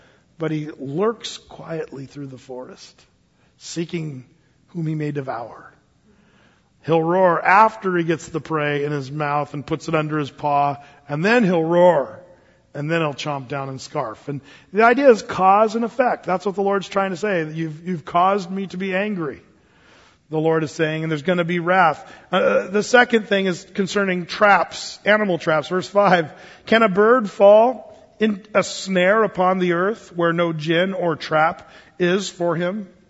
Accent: Applegate, Oregon, United States; You know, I'm from Southern Oregon. I lived out in Applegate, tell you what.

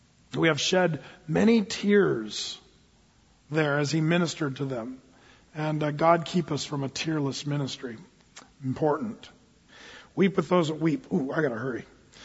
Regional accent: United States; It's easy to be, as an American, kind of callous toward people that are hurting.

